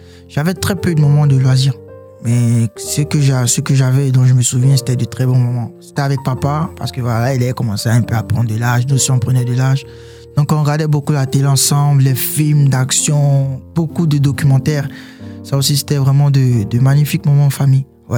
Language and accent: French; Abidjan, Côte d’Ivoire; Après, en Côte d'Ivoire, où là, j'ai passé la majeure partie de mon enfance, précisément à Abidjan, dans la commune de Yopougon. J'ai été formé en tant que garçon, quoi. C'est là que je suis parti à l'école, au collège, l'école William Ponty de Yopougon.